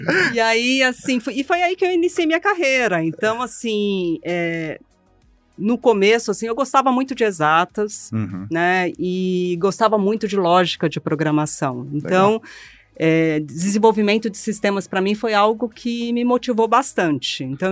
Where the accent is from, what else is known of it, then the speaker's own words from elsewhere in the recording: Guarulhos, São Paulo, Brazil; Eu nasci em Guarulhos, cresci em Guarulhos.